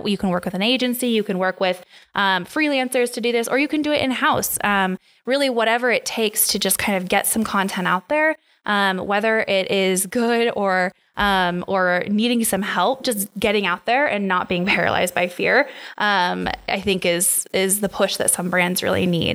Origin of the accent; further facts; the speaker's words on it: Seattle, Washington, United States; now in Spokane, United States; So I'm originally from the Seattle area. I moved over to Spokane to go to college, and I stuck around.